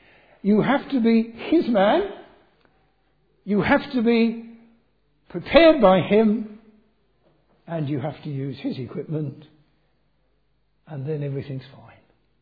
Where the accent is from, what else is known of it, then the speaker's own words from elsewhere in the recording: London, United Kingdom; As a Londoner, I was evacuated down to North Devon